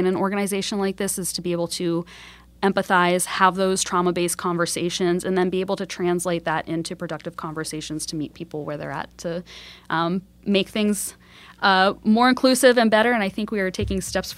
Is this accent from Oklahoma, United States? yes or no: no; Hanover, Pennsylvania, United States; I remember growing up in Hanover, and I love the 717.